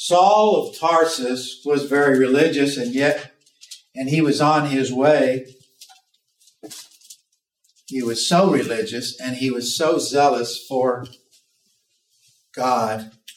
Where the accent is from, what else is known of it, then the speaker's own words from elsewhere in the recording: Oklahoma, United States; I didn't ever learn how to spell. I'm from Oklahoma.